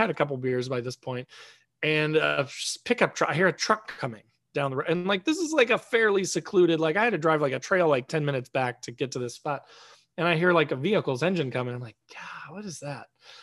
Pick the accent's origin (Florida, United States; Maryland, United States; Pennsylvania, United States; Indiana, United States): Indiana, United States; I'm from Indiana, so we don't have bears.